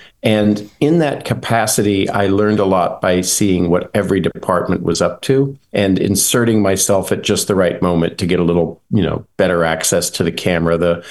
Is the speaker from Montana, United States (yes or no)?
no; Oklahoma, United States; born there; Well, I was born in Oklahoma because my mother's parents lived in Oklahoma City.